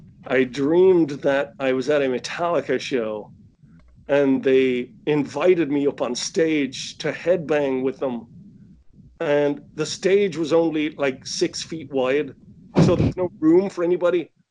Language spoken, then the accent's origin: English; Ireland; now in Los Angeles, United States; I'm in Los Angeles, but I'm Irish.